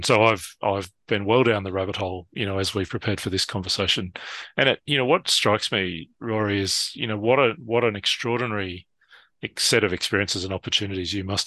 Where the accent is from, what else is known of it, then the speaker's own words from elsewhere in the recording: Australia; As an Australian, I can tell you that everyone did not do it.